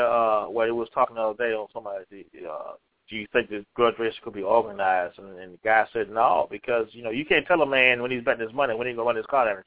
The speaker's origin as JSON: {"language": "English", "region": "Virginia", "country": "United States", "said": "Because I'm actually from Virginia, and we drive up, we fly out"}